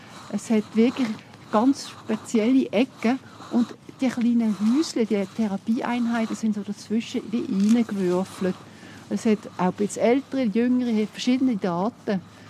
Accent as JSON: {"language": "German", "country": "Switzerland", "said": "wir gehen als Schweizer auch in Bergen zum Beispiel"}